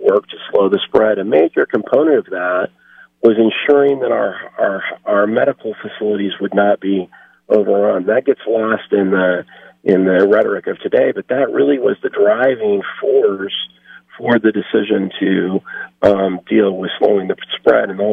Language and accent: English; the West, United States; I mean, I grew up in the West, and public lands played a key role in, respite, rejuvenation, solace, solitude.